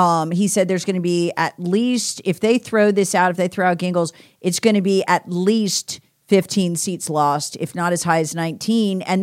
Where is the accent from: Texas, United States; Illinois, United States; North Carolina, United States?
North Carolina, United States; Charlotte; Look, I'm from Charlotte, where the black population grew substantially